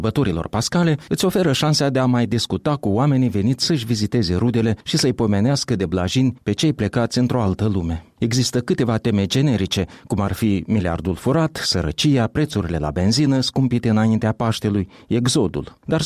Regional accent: Moldova; Și noi am învățat la ruși că suntem moldoveni și că vorbim moldovenește, nu românește.

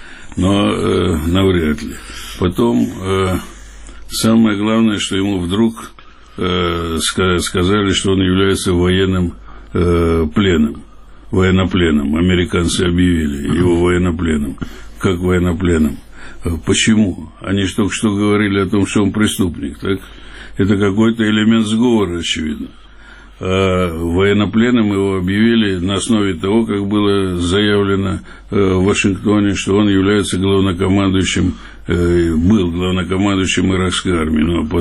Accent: Tbilisi, Georgia; Кстати говоря, потому что действительно я тбилисец.

